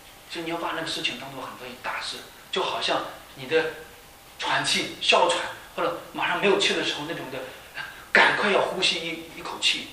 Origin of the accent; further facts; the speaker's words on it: Henan, China; 比如说我是河南的，就经常出现河南在报纸上有些不好的事情